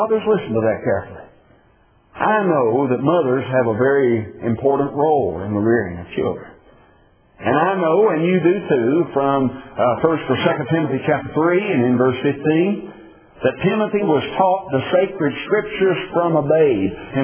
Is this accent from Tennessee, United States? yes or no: no; Kentucky, United States; now in Lancaster, United States; In Lancaster, they call that dinner. I'm still from Kentucky.